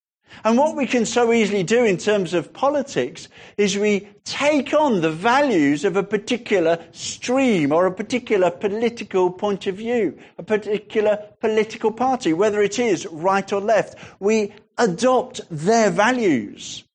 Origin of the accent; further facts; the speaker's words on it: Sutton Coldfield, West Midlands, United Kingdom; I was born in England, in Sutton Coldfields. I was brought up there. I spent my first 21 years living in the same house. My mother is Scottish. My father is English. I would consider myself English.